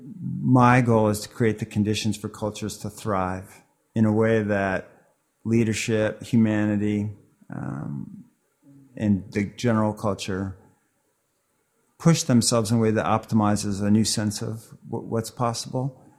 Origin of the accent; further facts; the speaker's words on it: Chicago, Illinois, United States; I guess the best way to understand is I'll start young. I grew up in Chicago on a farm.